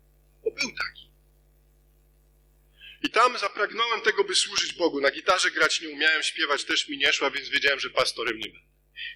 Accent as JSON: {"language": "Polish", "town": "Świnoujście", "region": "West Pomeranian Voivodeship", "country": "Poland", "tie": "born or raised there", "said": "Ja też urodziłem się nad morzem. Świnoujście. Urodziłem się nad morzem"}